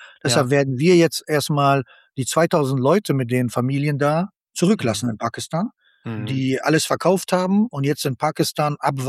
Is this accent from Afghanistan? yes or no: yes; Afghanistan; Ja, weiß ich bin Afghane, da im Krieg geboren